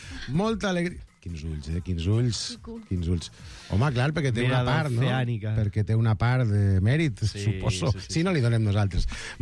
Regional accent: Castelló, Valencian Community, Spain; Jo no sé, jo soc de Castelló

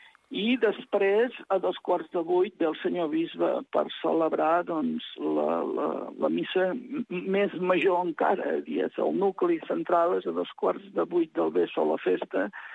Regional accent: Canet de Mar, Catalonia, Spain; La gent que som de Canet, ui, se l'estimen molt.

